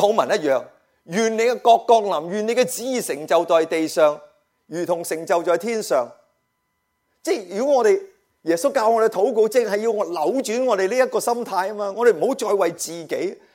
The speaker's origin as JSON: {"language": "Cantonese", "country": "China", "said": "所以呢个就系我哋中国人嗰个问题，我哋个骨子里嘅问题"}